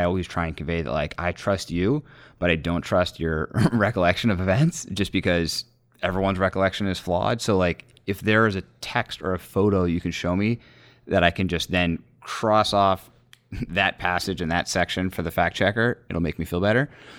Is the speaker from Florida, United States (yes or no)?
no; Virginia, United States; now in Washington, United States; I grew up in Northern Virginia, and I went to grad school in Washington, and my wife and I have lived in Washington since 2002